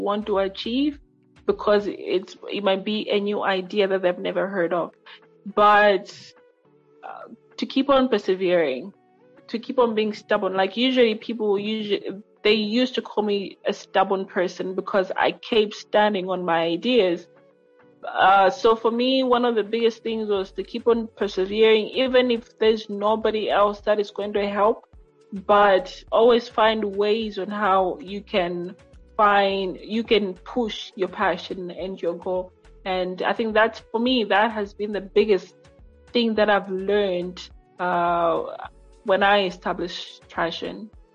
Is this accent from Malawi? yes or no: yes; Lilongwe, Central Region, Malawi; I am from Lilongwe, Malawi, and I am a Freedom Pioneer of Africa.